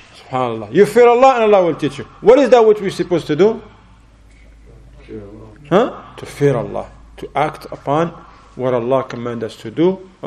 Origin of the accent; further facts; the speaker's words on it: Morocco; There was a dawra in Morocco, in my home country, alhamdulillah, in the south.